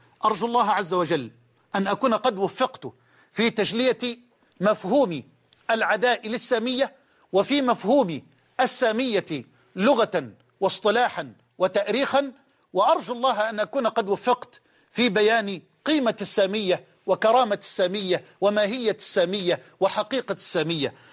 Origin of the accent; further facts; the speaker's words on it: Egypt; وأن يجعل بلدنا مصر أمنا أمانا، سخاء رخاء